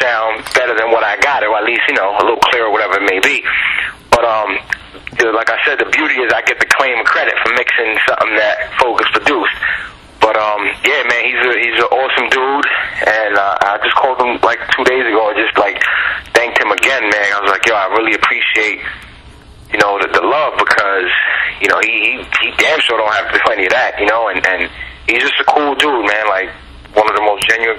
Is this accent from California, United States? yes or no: no; New York, United States; You know, growing up on the Lower East Side is nothing but different people. So that's a part of my life, definitely.